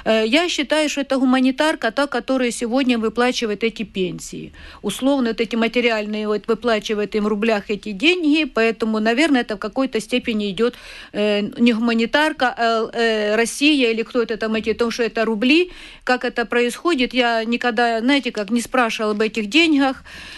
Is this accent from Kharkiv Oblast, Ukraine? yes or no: yes; Kharkiv Oblast, Ukraine; also born or lived in Luhansk; Я хочу разговаривать на украинском языке. Я сама украинка родом. Я родилась в Харьковской области. Я закончила Харьковский университет и с мужем по направлению ехали в Луганск. Больше жизни мы прожили в Луганске.